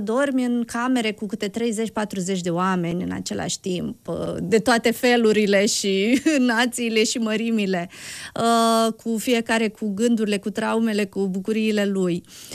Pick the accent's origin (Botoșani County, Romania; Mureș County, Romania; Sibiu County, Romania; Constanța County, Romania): Botoșani County, Romania; Dorohoi; pentru că eu acolo am crescut în Dorohoi.